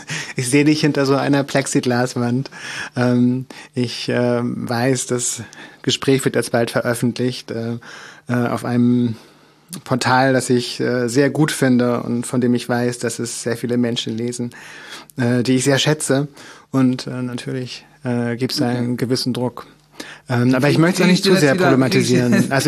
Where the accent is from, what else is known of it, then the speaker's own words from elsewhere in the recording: Mecklenburg-Vorpommern, Germany; meine Kindheit in Mecklenburg-Vorpommern in den 80er Jahren, in den letzten Jahren der DDR